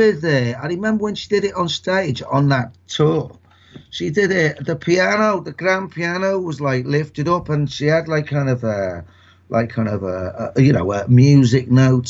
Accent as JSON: {"language": "English", "town": "Liverpool", "region": "North West England", "country": "United Kingdom", "said": "Yeah, I'm from Liverpool, I am from Liverpool, yeah."}